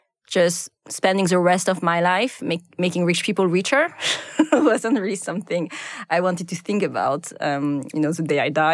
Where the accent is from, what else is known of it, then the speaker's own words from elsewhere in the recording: Lille, Hauts-de-France, France; English is a second language; So I grew up in Lille, which is not such a small city, but it just felt really small.